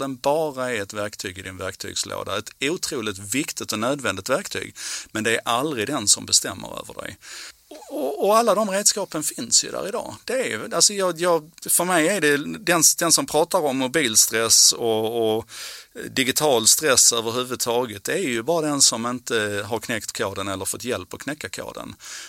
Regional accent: Malmö, Skåne, Sweden; på 70-talet när jag växte upp i Malmö.

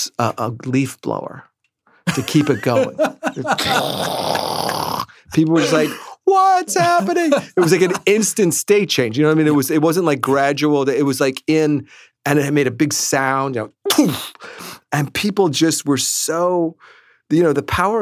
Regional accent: Manhattan, New York, United States; because we grew up here in Manhattan, and I somehow made my way to some weird performance art as a 8 or 9 year old

